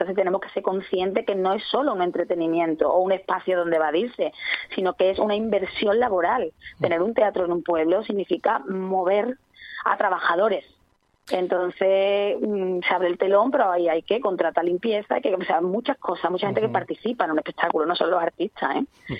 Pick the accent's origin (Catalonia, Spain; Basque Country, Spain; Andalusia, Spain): Andalusia, Spain; Osuna; Claro, además yo soy de Osuna, o sea que yo soy paisana.